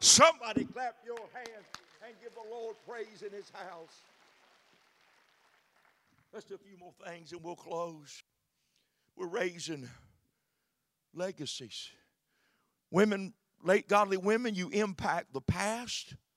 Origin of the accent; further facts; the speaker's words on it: Williamson, United States; When I was raised up in Williamson, I was out there in the world and left the church.